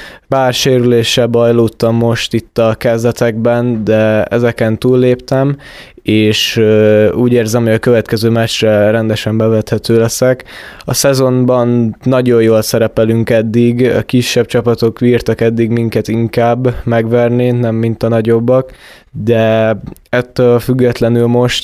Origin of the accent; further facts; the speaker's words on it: Kiskunhalas, Bács-Kiskun, Hungary; born there; now in Szeged, Hungary; kicsit sajnálom most is, hogy itt kellett hagynom a Halast, mert én ide kötődök, ez volt itt a szülőhelyem, de már nem nagyon érzem azokat az érzelmeket, amint az első pár hétben, hogy hiányzik, hogy itt vagyok, már lassan úgy tekintek Szegedre, mint ha én otthon lennék ott.